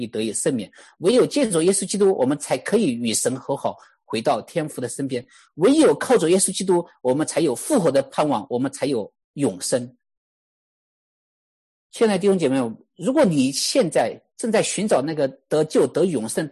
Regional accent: Sichuan, China; moved away; 因为我自己是出生在那个四川一个非常偏远的一个山村里面。

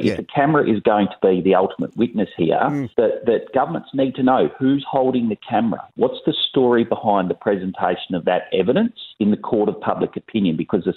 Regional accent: Western Australia, Australia; I know I'm from West Australia

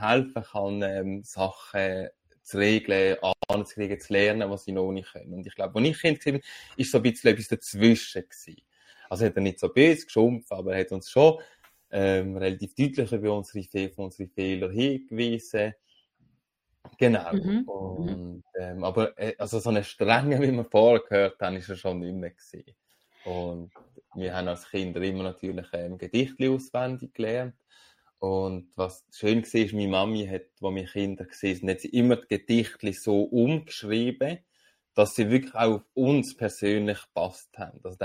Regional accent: Northwestern Switzerland, Switzerland; ich bin ja in der Nordwestschweiz aufgewachsen, wo es ein bisschen wärmer ist, auch noch am 6. Dezember

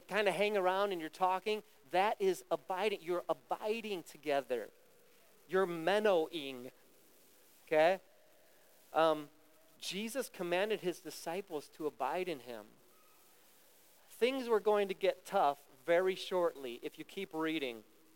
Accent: Ohio, United States; I'm a Buckeye. I'm a nut. You're like, yes, you are. Yeah, I grew up in Ohio.

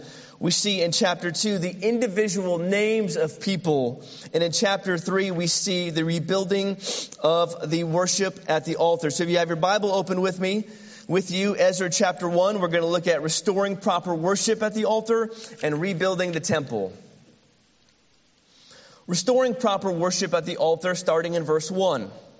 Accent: St. Louis, Missouri, United States; I grew up in St. Louis with all kinds of unbelievable architectural buildings

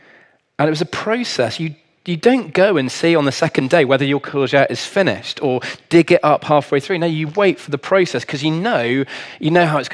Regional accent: South West England, United Kingdom; Now, I grew up in Cornwall, the land of combine harvesters, and that doesn't help me know anything about farming

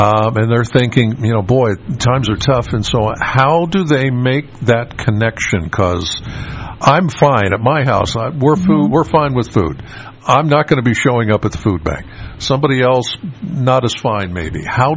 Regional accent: Pennsylvania, United States; All right. Now, Elaine, I'm from Penns Valley.

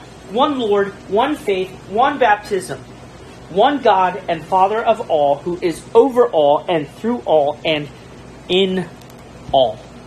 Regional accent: Denver, Colorado, United States; I grew up in Denver, Colorado, and, you know, obviously Broncos and Cowboys.

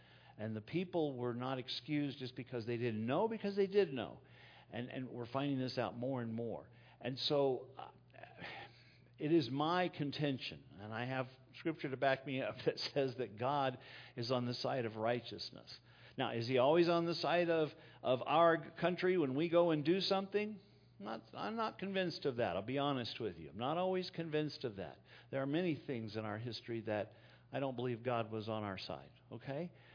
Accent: United States; not because of America, because I'm an American

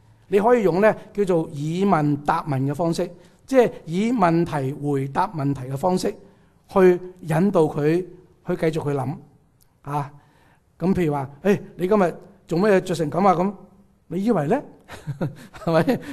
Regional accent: Guangdong, China; 即系用即系我哋广东人嘅话嚟讲。

